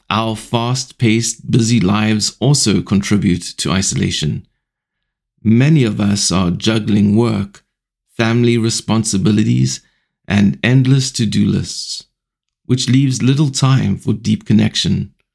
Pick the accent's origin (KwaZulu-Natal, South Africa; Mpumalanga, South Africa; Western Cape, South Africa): Western Cape, South Africa; Cape Town; I grew up in Cape Town, South Africa